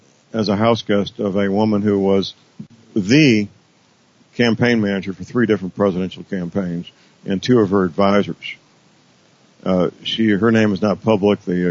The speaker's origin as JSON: {"language": "English", "town": "St. Louis", "region": "Missouri", "country": "United States", "tie": "born or raised there", "said": "a new district attorney, to look into everything from day one when it comes to General Flynn."}